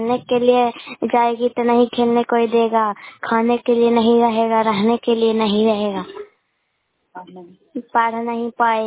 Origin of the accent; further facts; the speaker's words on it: Bihar, India; मैं नालंदा जिला के रहने वाली हूँ। मैं गोड़ापुर पंचायत से बोल रहे हैं, मैं सलमान चक से बोल रहे हैं।